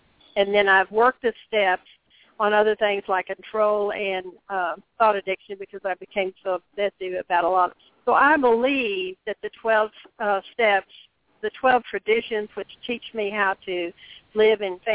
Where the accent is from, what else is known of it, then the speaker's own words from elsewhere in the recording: Odessa, Texas, United States; I grew up in Odessa, Texas, and my father was, my father and mother did not drink